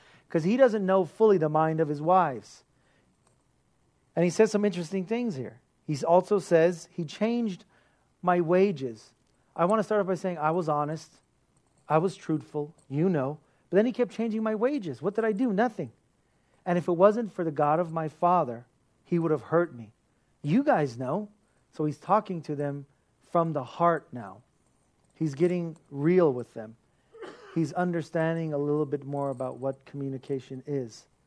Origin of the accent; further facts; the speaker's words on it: United States; Even though I grew up in America, we are Americans, but not.